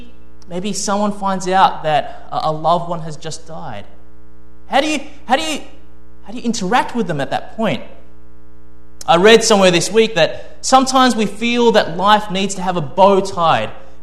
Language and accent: English; Australia; Maybe it's because I'm Australian, so I'm not sure.